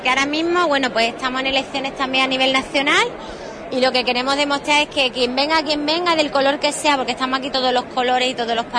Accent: Huelva, Andalusia, Spain; somos ciudadanos de Huelva

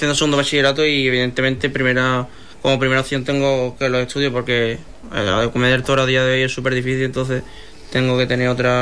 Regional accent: Huelva, Andalusia, Spain; más siendo un torero de aquí, de mi tierra, de Huelva.

